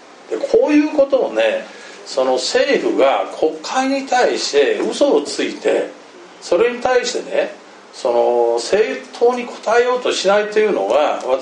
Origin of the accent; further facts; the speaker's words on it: Imabari, Ehime, Japan; 地元の今治市なんです。